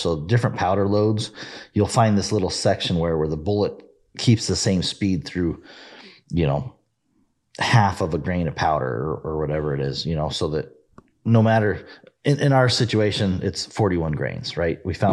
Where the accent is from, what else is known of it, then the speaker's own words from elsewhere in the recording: Colorado, United States; But I grew up in Colorado and doing a lot of shooting and stuff like that with 22s and shotguns